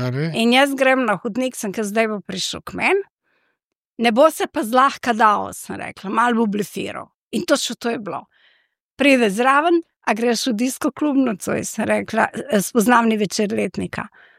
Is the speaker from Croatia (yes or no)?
no; Banja Luka, Republika Srpska, Bosnia & Herzegovina; pač sem iz Banja Luke in pri nas so moški temno lasi.